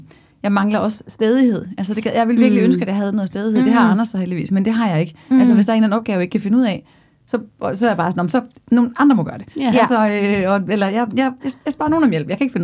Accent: Skive, Central Denmark Region, Denmark; Jeg kommer også fra Skive, hvor dem, jeg spejlede mig i, var jo de andre i Skive

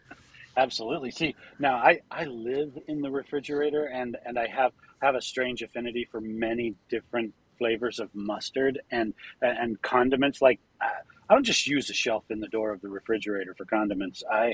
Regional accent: Utah, United States; And growing up in Utah, our version of it was fry sauce.

